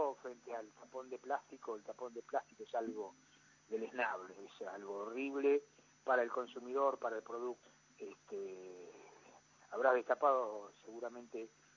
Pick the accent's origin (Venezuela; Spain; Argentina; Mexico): Argentina; Patagonia; yo soy patagónico, ingeniero agrónomo, trabajé muchos años en el INTA, viví 15 años en Bariloche